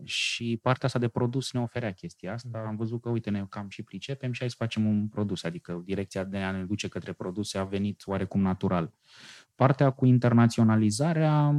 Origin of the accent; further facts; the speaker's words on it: Romania; am luat așa un taste de cum e să vin din România în afară